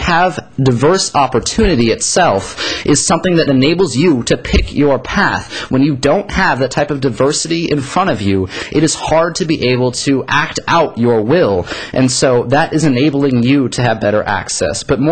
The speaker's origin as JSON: {"language": "English", "region": "Colorado", "country": "United States", "said": "And that's why I'm actually from Colorado as well, and I've chosen to go to UW."}